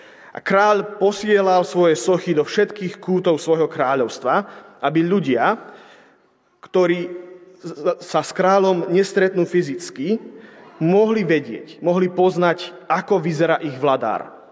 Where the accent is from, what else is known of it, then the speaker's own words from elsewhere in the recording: Prešov, Prešov Region, Slovakia; moved away as an adult; Nedávno som sa presťahoval z východu a hoci stále pokladám krásne malebné mesto Prešov za dôležité miesto vo svojom živote, musím priznať, že keď sa tam niekedy vrátim, tak ma prepadne smútok.